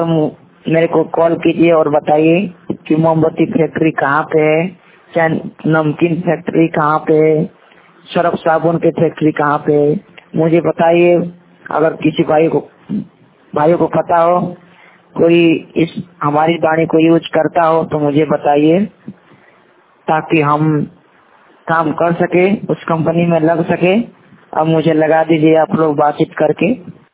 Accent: Ballia, Uttar Pradesh, India; मैं बलिया डिस्ट्रिक्ट से हूँ

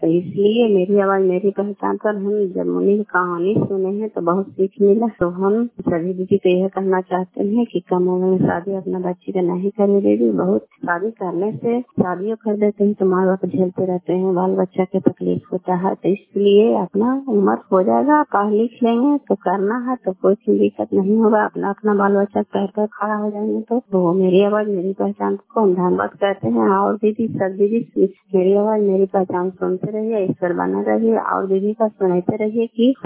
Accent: Kalyanpur, Bihar, India; घर कल्याणपुर वाली गलसी पंचायत खान चांदी जिला नालंदा का निवासी हूँ।

